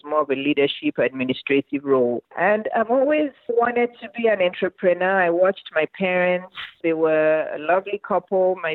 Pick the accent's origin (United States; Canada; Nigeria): Nigeria; Lagos; moved away as an adult; now in England; I was born in Lagos, Nigeria. I was born and raised there. I lived in Nigeria till I was 22, almost 23, before I moved to England. And I studied medicine in England.